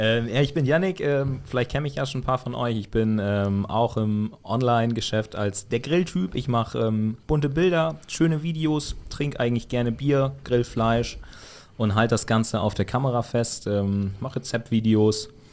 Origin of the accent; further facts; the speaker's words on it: Lower Saxony, Germany; Ich komm vom Dorf, komme aus dem Osnabrücker Land